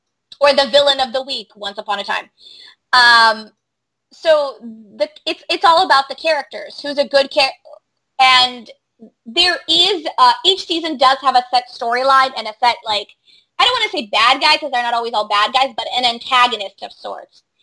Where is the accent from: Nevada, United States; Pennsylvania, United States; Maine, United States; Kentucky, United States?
Maine, United States; Portland; I'm from Portland, Maine, so I'm allowed to make fun of the other Portland